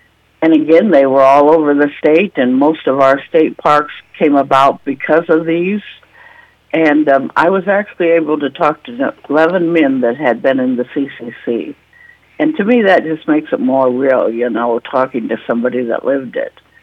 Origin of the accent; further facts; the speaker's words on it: Waverly, Iowa, United States; And I grew up in the Waverly area, and we had POWs just south of town.